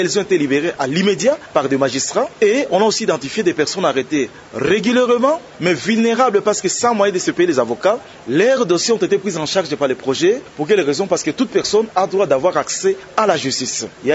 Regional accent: DR Congo; N'oubliez pas qu'ici, chez nous, en RDC, la justice n'est pas gratuite

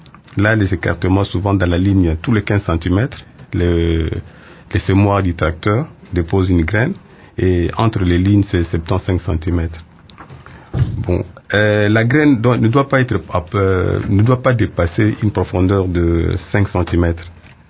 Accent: DR Congo; bon, ici chez nous en RDC, on plante le maïs

